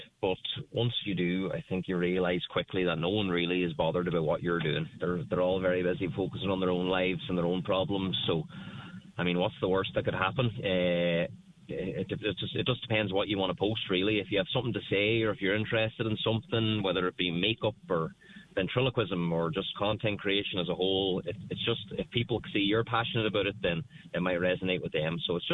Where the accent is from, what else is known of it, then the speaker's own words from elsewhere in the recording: Ulster, Ireland; I'm proud of the fact that I was from Donegal and I love showcasing it